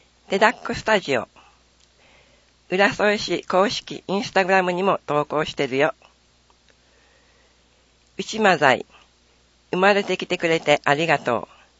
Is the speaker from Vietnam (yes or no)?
no; United States; アメリカに帰国し、2番目の姉の結婚式のためニューヨークに行きました。私たちは中華系アメリカ人なので